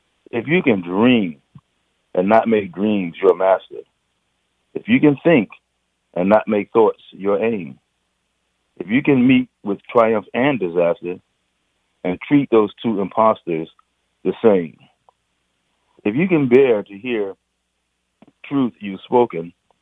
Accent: Washington, District of Columbia, United States; And Keith and I grew up together in the Sibley Terrace community. of Southeast.

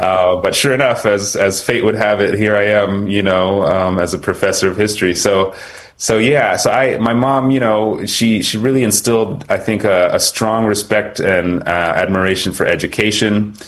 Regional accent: Manchester, Connecticut, United States; So I was born in Manchester, Connecticut, to a white American mother and a black Kenyan father.

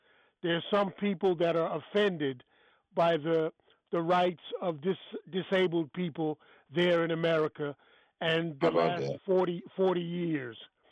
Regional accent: United States; now in Germany; But I just want to say, as an American here in Germany, immigrants are human beings.

